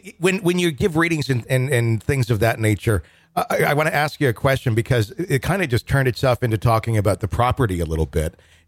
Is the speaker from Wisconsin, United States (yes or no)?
yes; Wisconsin, United States; now in Arkansas, United States; I live in Arkansas, in Northwest Arkansas now. I grew up in Wisconsin.